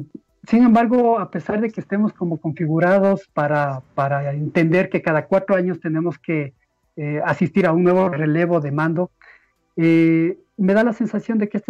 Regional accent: Ecuador; por todas las contradicciones, vicisitudes que hemos tenido que enfrentar como ecuatorianos.

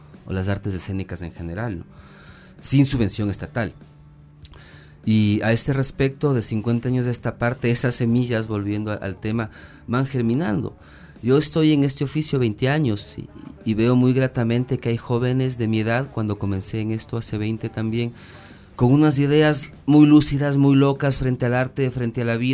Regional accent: Quito, Pichincha, Ecuador; Mas sin embargo todos somos quiteños, estamos cobijados del mismo cielo.

